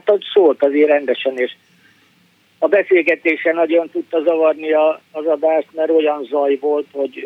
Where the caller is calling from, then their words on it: Iceland; Izlandról vagyok.